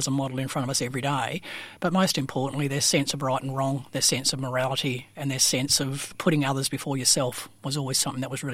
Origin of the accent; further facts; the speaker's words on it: Useless Loop, Western Australia, Australia; also born or lived in Carnarvon, Australia; So we were mostly, the reason why I was born in Carnarvon, we didn't actually live in Carnarvon, we lived in a big metropolis called Useless Loop